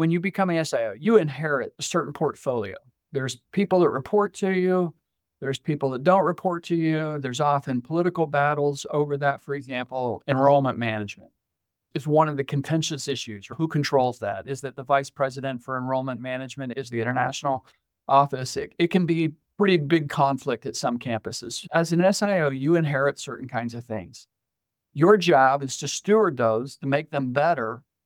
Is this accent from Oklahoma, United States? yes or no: yes; Oklahoma, United States; I grew up in Oklahoma, did not attend this university